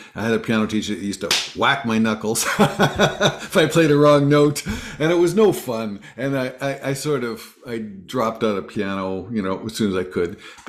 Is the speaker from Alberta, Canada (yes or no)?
yes; Edmonton, Alberta, Canada; I grew up outside of Edmonton. We were literally in the woods.